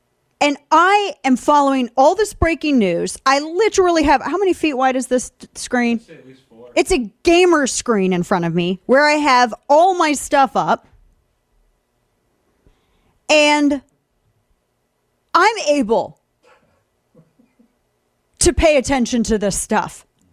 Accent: St. Louis, Missouri, United States; In my hometown in St. Louis, when they had riots, and this was Antifa and Black Lives Matter together, buildings were getting burned.

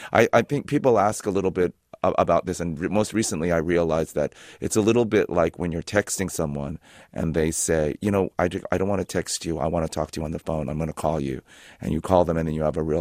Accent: San Francisco, California, United States; I grew up in the Sunset District. Our family house was on 40th and Ortega, and I never appreciated the beach until I came back as a grown up

